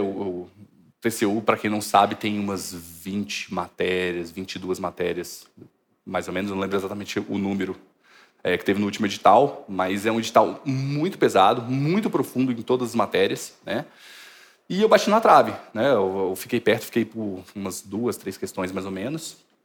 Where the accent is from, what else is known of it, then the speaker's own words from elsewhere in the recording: Brasília, Federal District, Brazil; Como bom candango, né?